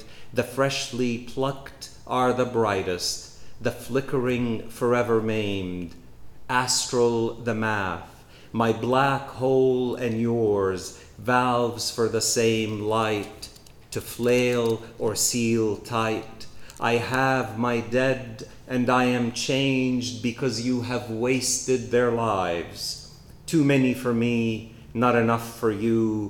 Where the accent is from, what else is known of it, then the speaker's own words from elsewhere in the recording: Gaza Strip, Palestine; And then somehow some of us become more valuable Palestinians because we are from Gaza.